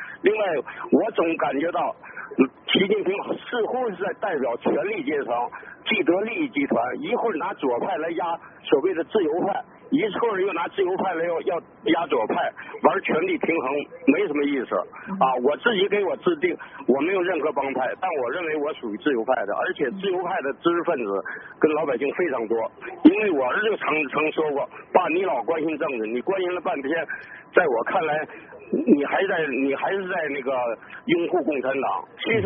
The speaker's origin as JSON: {"language": "Chinese", "region": "Beijing", "country": "China", "said": "我是北京的，我当年是当过红卫兵"}